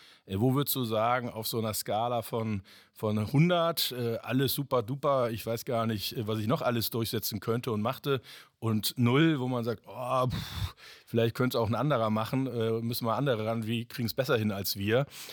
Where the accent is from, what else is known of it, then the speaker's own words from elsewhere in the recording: Cologne, North Rhine-Westphalia, Germany; Viele wissen, ich komme ja aus Köln